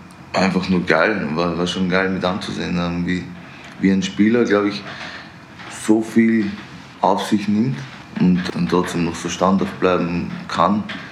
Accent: Vienna, Austria; spiele Fußball und bin ein echter Wiener.

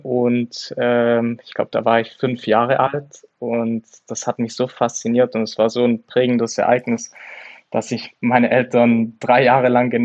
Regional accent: Germany; Als Deutscher, klar, Schumacher.

